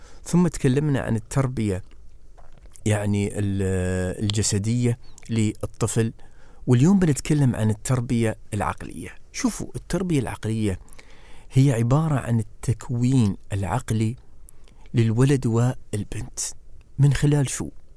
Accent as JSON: {"language": "Arabic", "country": "United Arab Emirates", "said": "ما هم عندنا في الإمارات بس ولا في دبي ولا في أبوظبي"}